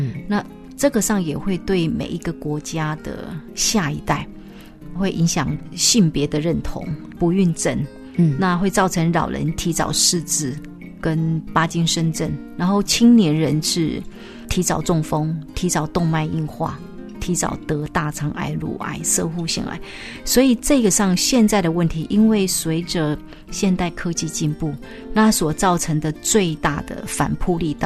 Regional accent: China; 我们中国人最喜欢吃红烧的

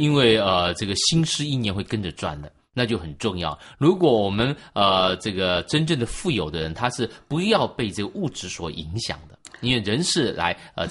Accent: China; 因为很多时候我们中国人特别是这样爱屋及乌

